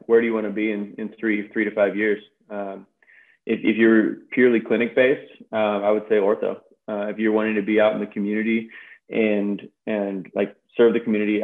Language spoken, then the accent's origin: English; San Diego, California, United States; Now, I grew up in San Diego. We didn't have hockey out there.